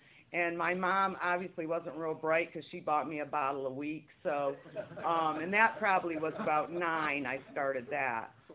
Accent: Michigan, United States; born there; Anyways, I was born in Michigan, and I'm from a middle-class family

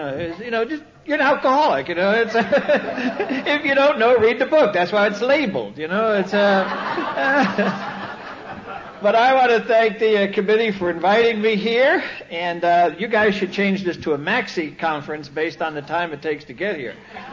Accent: California, United States; you could tell we're from California, because she says … you want a kumquat?

